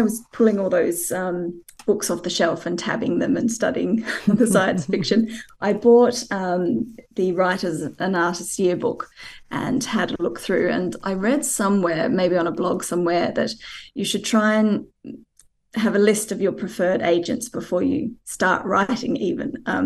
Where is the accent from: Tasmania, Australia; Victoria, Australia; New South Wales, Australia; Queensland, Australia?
Tasmania, Australia; I grew up in Tasmania